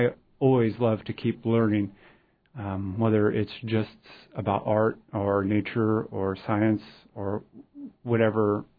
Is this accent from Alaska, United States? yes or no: yes; Juneau, Alaska, United States; I grew up in Juneau and spent summers in Sitka and spent quite of my time outdoors as a kid and just general observations.